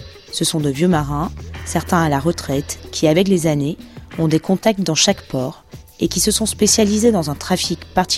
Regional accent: Marseille, Provence-Alpes-Côte d'Azur, France; also born or lived in Italy; Mon père a quitté l'Italie quelques mois après ma naissance. Nous étions 8 enfants. J'ai grandi à Marseille

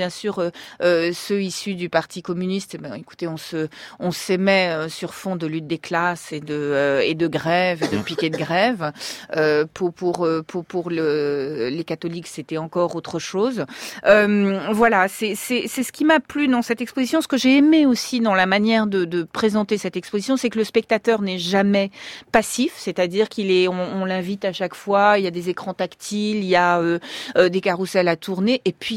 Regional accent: Morocco; moi j'ai grandi au Maroc.

